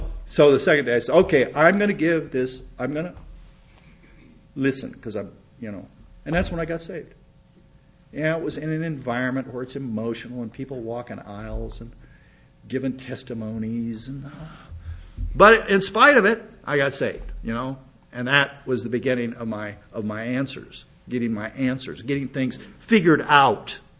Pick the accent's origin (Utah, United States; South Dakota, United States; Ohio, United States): South Dakota, United States; Hot Springs; moved away; So God drugged me off to St. Louis, Missouri. Against my will. That was really against my will. Did it at Christmas too. That even made it worse. All my friends were back in Hot Springs, South Dakota, population 5,000.